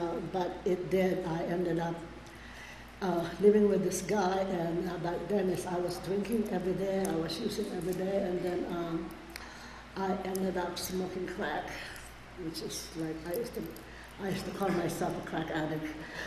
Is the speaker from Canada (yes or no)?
no; Philippines; I came from the Philippines